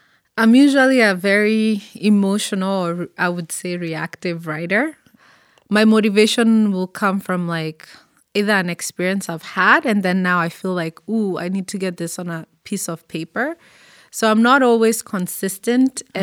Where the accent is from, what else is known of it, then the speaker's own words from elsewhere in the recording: Kenya; first language Kikuyu; English is a second language; So that's my mother tongue. So mm-hmm. it's also the language of my tribe.